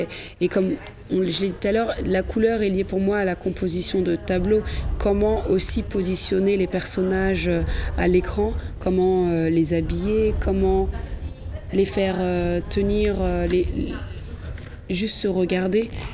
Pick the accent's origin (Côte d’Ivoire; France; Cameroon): France; born there; Moi je suis franco-sénégalaise, je suis née en France